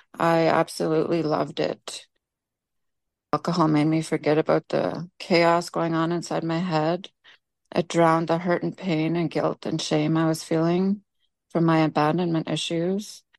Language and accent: English; Whitehorse, Yukon, Canada; So yeah, I was born and raised in Whitehorse. My dad bought a small house with a big property out in Marsh Lake. So that's where me and my brother were raised.